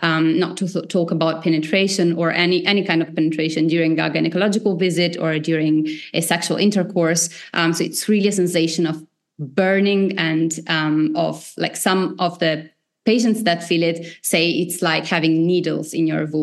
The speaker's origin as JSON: {"language": "English", "country": "Italy", "moved": "yes", "lives_now": "Berlin, Germany", "said": "No, I'm from Italy, which is part of the story"}